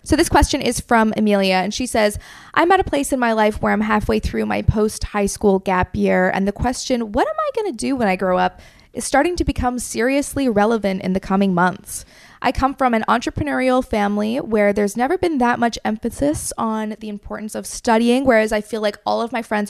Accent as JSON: {"language": "English", "country": "United Kingdom", "said": "And I feel like as a British person, I should say Hattie."}